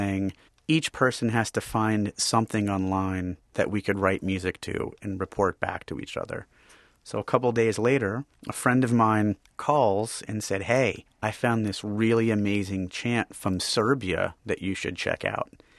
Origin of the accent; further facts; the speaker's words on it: Texas, United States; born there; I am the son of a Southern Baptist minister. I was born in Texas.